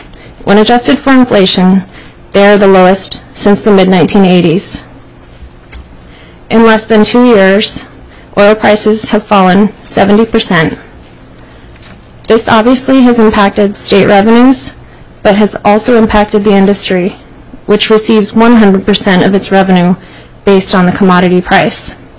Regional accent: Nome, Alaska, United States; now in Anchorage, United States; I'm originally from Nome.

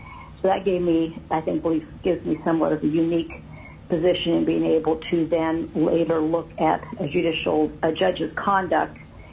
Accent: Fairbanks, Alaska, United States; I reside in Fairbanks. I'm a third-generation Alaska. I was born and raised in Fairbanks.

